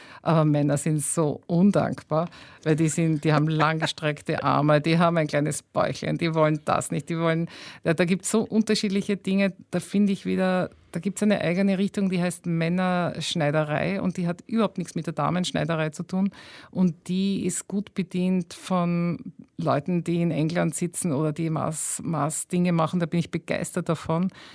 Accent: Gumpoldskirchen, Lower Austria, Austria; also born or lived in Linz; Eigentlich dann in Gumpelskirch in Niederösterreich, weil meine Eltern mit einem Jahr mich von Oberösterreich nach Niederösterreich gebracht hatten, weil mein Vater eine sehr gute Anstellung in Wien bekommen hatte.

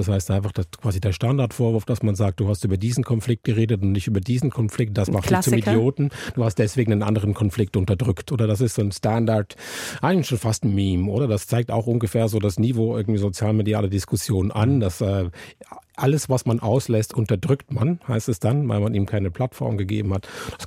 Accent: Zurich, Switzerland; Ich habe sie da in meiner Heimatstadt in Zürich gesehen.

